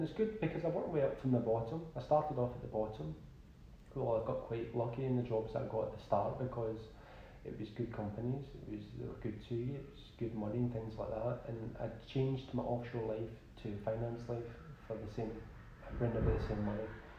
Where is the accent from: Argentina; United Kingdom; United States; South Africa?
United Kingdom; Glasgow, Scotland; So, I'm 35. I was born in Glasgow, Southside. I'm not born at the south side, born in the hospital obviously, but I was from the south side, the deep south as they call it